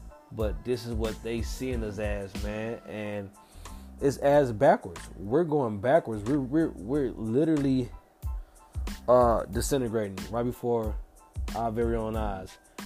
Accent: St. Louis, Missouri, United States; I'm from St. Louis.

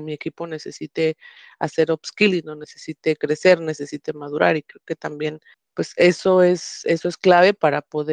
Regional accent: Oaxaca, Mexico; soy de México, del sur de México, se llama Oaxaca, el estado. Vivo en el norte con mi esposo

